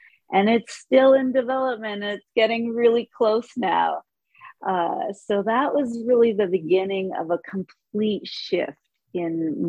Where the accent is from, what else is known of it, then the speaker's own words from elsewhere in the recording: Muskoka, Ontario, Canada; I'm from Muskoka, Ontario, and I am 66 years old.